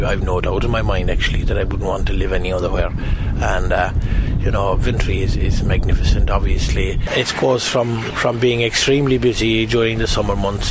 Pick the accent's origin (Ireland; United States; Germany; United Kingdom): Ireland; Ventry, Munster; growing up in Ventry in Ardavohr in the 60s